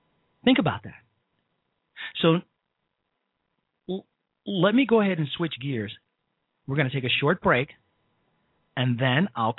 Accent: Chicago, Illinois, United States; I have to think that in Chicago, Illinois, my hometown, young mothers must be shaking their heads

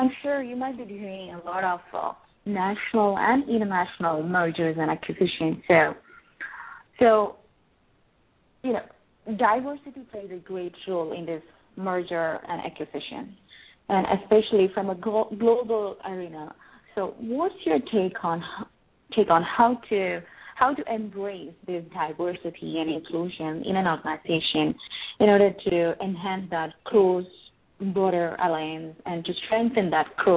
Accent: India; now in United Arab Emirates; you know, I'm from India, and I'm here in UA.

